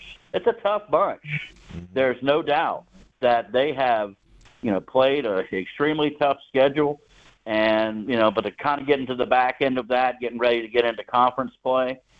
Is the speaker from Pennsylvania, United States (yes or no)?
no; South Carolina, United States; Presbyterian College, right there in my home state of South Carolina.